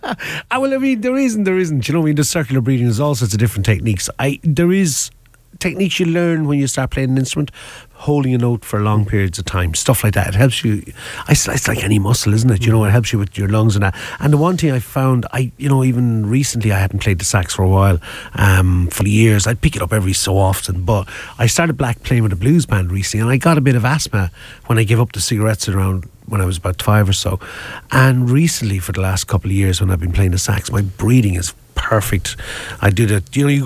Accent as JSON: {"language": "English", "town": "Thurles", "region": "Munster", "country": "Ireland", "tie": "born or raised there", "said": "Well, I grew up in Thurleston, Tipperary"}